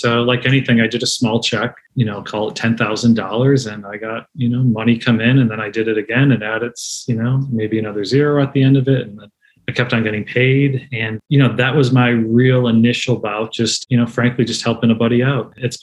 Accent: Scranton, Pennsylvania, United States; I grew up in Scranton, Pennsylvania. It's a blue collar sort of town. You go to work, you pay your taxes.

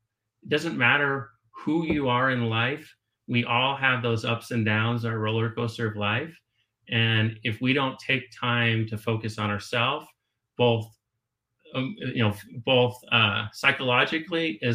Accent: Ohio, United States; born there; I was born on Wright-Patterson Air Force Base in Ohio. You know, we moved around quite a bit with my dad being in the military.

